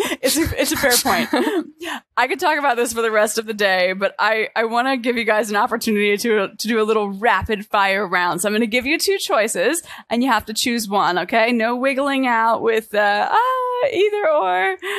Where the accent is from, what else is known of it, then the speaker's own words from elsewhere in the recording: United States; I'm from the States. Like, I can't take a bicycle down the LA freeway.